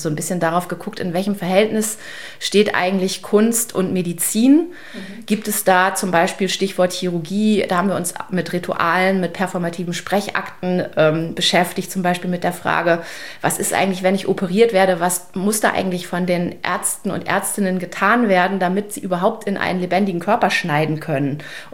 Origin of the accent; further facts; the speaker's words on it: Germany; ich komme nicht aus Bremen, aber aus der Nähe